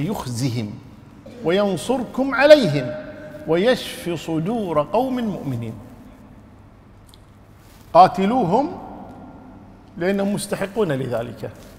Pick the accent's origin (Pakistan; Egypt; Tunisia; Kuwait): Kuwait; وذاك عندنا في الكويت تقول المرأة واخزياه